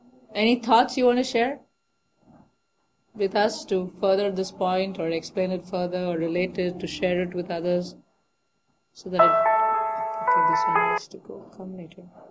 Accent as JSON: {"language": "English", "town": "Mumbai", "region": "Maharashtra", "country": "India", "tie": "born or raised there", "said": "So when I was growing up in Bombay, and I used to visit my uncle's home, he was also in Bombay."}